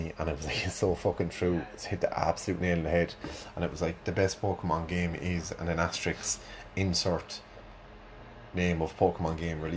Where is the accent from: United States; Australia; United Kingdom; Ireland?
Ireland; in Ireland in the '90s, Rugrats was always on after Bosco when you went home from school.